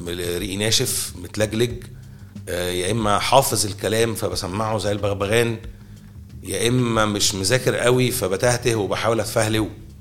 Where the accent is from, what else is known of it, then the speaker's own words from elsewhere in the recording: Egypt; فانا اللي هو داخل برضو احنا مصريين